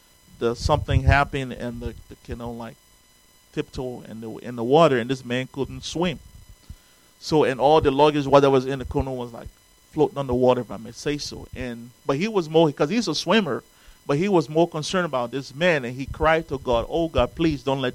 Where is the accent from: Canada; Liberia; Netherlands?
Liberia; born there; I was born in Africa, in Liberia, West Africa. I had one brother and I have three sisters. My dad was a minister.